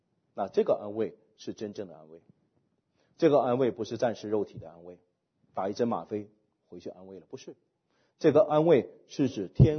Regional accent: China; 我们中国人叫做外柔内刚啊

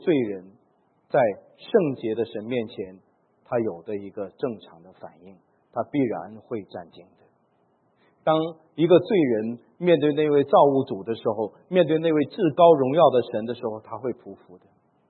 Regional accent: China; 这个我相信我们中国人都有这个尊敬父母的这种的习俗哈

